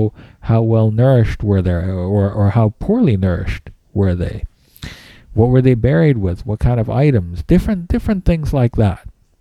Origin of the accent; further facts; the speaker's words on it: India; I am from India. I am Indian.